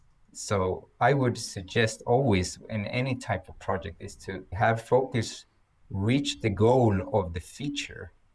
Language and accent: English; Gothenburg, Västra Götaland, Sweden; now in Umeå, Sweden; I had no network at all because I'm from Gothenburg.